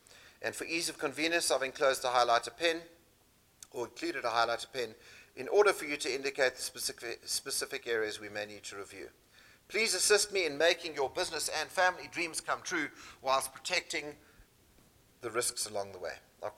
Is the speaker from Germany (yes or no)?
no; South Africa; now in Canada; So when I moved to Canada from South Africa, when I immigrated in 2006, 2007, I decided I wasn't going to hang out with the South Africans